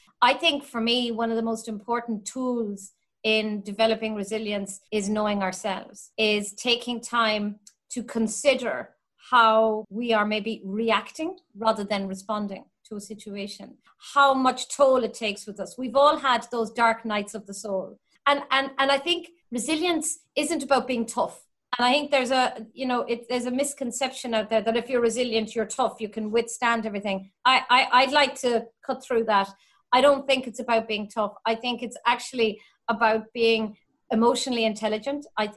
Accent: County Cork, Ireland; I grew up in West Cork, and my family now, we were in a village, but they've moved to Mizzenhead.

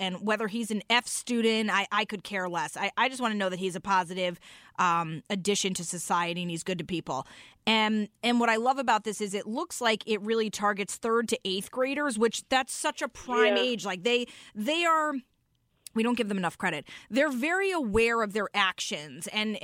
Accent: Milford, Connecticut, United States; so I'm from Milford, I feel like if Mayor Ben Blake knew that this day existed

